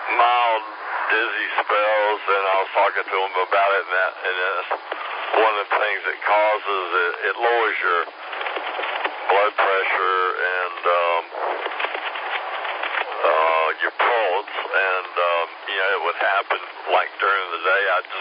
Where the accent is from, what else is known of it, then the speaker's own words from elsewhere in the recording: Greenville, South Carolina, United States; I grew up in Greenville and the Greenville area.